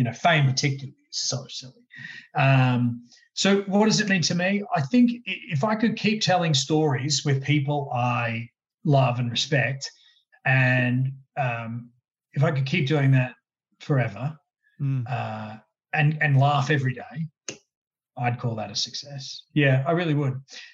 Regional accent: Brisbane, Queensland, Australia; I mean, as a kid growing up in Brisbane

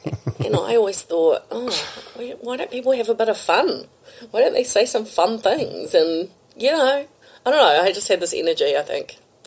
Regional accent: Australia; now in New Zealand; Sorry, I'm burping because I'm from Australia.

